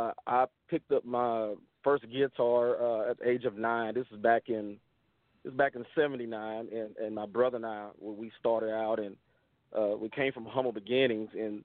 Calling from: Angleton, Texas, United States; I'm calling from Angleton, Texas. About an hour south of Houston, Texas.

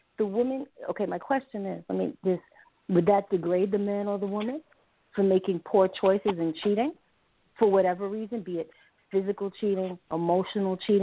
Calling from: Brooklyn, New York, United States; I'm in Brooklyn.

